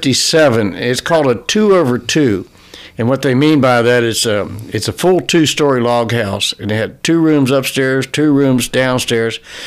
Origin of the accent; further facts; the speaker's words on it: Pennsylvania, United States; I was raised in Pennsylvania, and I wasn't too far from the Amish, and I had some Amish ancestry in me.